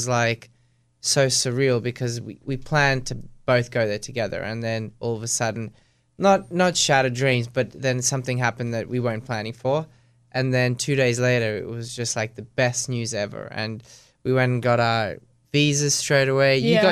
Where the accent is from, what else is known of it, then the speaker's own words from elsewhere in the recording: Australia; also born or lived in Russia; So I believe I was like 6 years old. It would have been in 1991 or 92. We moved to Australia.